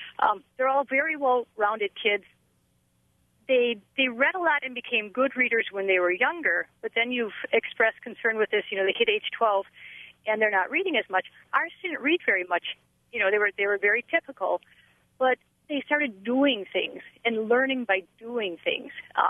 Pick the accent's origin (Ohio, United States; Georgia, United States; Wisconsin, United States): Wisconsin, United States; Brilliant; I'm from Brilliant, yep.